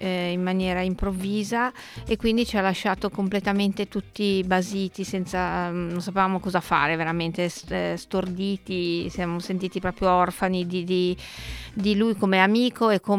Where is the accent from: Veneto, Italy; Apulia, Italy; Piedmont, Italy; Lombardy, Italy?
Lombardy, Italy; Milan; now in Cagliari, Italy; sentirete che appunto non sono molto sarda, sono di Milano e in realtà ho lavorato tanti anni all'estero, ho lavorato nella cooperazione internazionale per circa 20 anni proprio all'estero e poi per caso sono finita qua a Cagliari